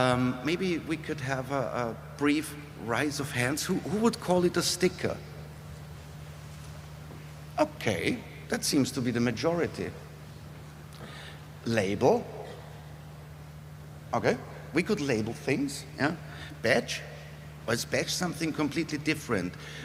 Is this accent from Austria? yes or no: yes; Austria; English is a second language; So, I'm coming from Austria. And so the German, Austrian, or German-speaking community is a little bit closer to me.